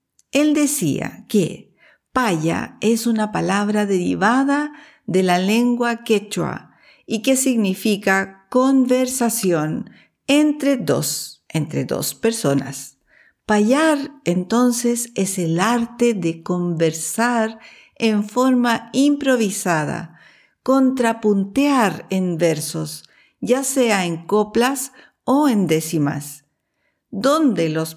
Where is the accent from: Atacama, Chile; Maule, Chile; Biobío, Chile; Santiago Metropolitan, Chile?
Santiago Metropolitan, Chile; Santiago; Yo nací en la ciudad. Yo soy de Santiago. No vengo del campo.